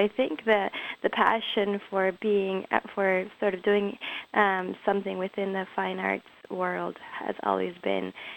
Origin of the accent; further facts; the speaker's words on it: Colombia; now in Canada; I came from Colombia as a refugee to Canada with my mother